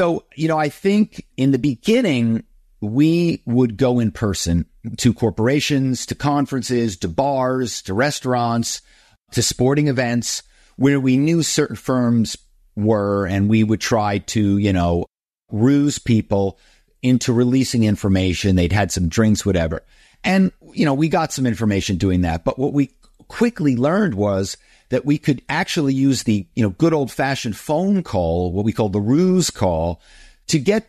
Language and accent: English; Philadelphia, Pennsylvania, United States; So, I grew up in Philadelphia